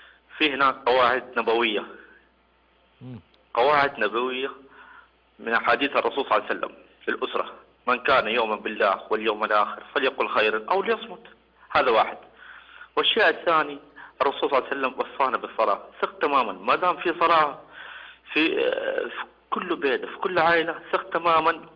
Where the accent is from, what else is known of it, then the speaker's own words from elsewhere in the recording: Jeddah, Makkah Province, Saudi Arabia; هذا اهل جدة شو اسوي لك يا شيخ